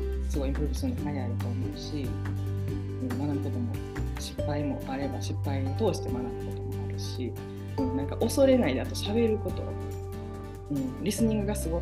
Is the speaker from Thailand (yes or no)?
no; United States; now in Japan; 本帰ってきたら日本人だけど、まあ、日本で育った子たちとは違って、うん、やっぱりなんかアメリカ育ちの子みたいな感じだったから